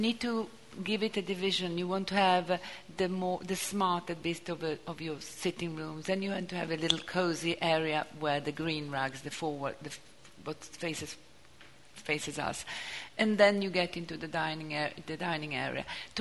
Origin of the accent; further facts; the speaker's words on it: Turin, Piedmont, Italy; English is a second language; I'm from Torino. Torino is near the mountains, so it's completely different. It's a northern city, it's cold, it's a beautiful city, of course, of northern Italy, but it's very different.